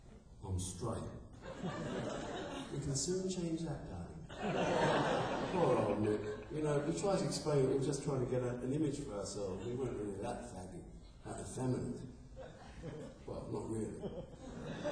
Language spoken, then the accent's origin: English; London, United Kingdom; He came from South London. What's wrong with that? We came from North London.